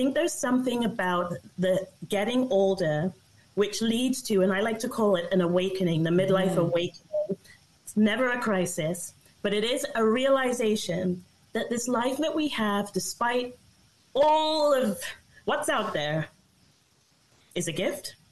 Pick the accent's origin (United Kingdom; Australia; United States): United Kingdom; England; moved away as an adult; now in Canada; I was 23 when I came to Canada from England.